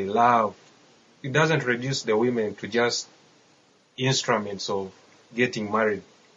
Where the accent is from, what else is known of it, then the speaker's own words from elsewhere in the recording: Uganda; I'm from Uganda. Well, arranged marriages still exist in my country.